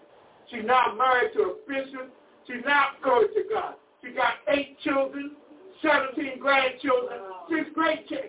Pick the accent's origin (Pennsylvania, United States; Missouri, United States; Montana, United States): Missouri, United States; I'm from Missouri. That's a show me state.